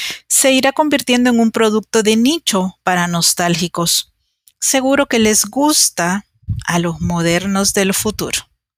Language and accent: Spanish; El Salvador; Estoy compartiéndoles estas líneas e imaginándome si en mi país, en El Salvador, podríamos vivir sin dinero